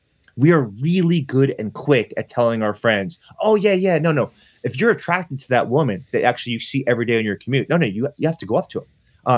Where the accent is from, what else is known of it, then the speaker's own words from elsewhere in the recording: New York City, New York, United States; I'm from New York City.